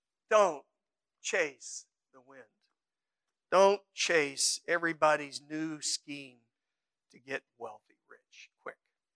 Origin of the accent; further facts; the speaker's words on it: United States; I'm an American too.